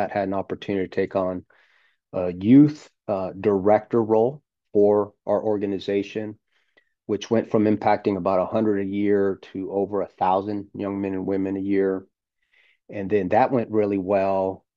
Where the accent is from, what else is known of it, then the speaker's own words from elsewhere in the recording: Las Vegas, Nevada, United States; I'm from Las Vegas, born and raised here